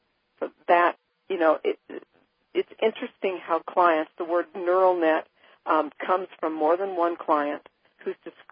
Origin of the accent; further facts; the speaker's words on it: United States; I was born in America, I'm an American, but I feel like I also belong in France.